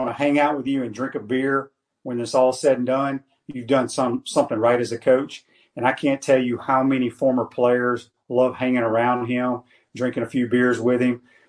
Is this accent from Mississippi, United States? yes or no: yes; Mississippi, United States; Well, what's interesting, I grew up in the Mississippi Delta as well. My dad was a high school coach there.